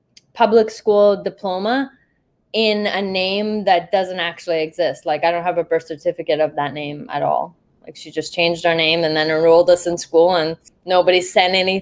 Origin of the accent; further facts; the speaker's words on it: Canada; she left home when she was 17 and like moved to Toronto, which was like 5 hours from my hometown.